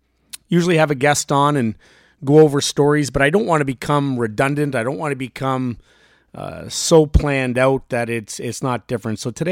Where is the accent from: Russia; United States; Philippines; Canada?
Canada; Raptors, being Canadian